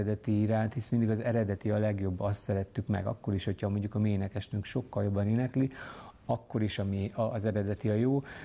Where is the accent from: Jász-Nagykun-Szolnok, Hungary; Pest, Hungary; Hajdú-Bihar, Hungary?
Pest, Hungary; Cegléd; nagyon messziről indultam, nekem volt zenész a családban, Ceglédről jöttem, sima gimiben jártam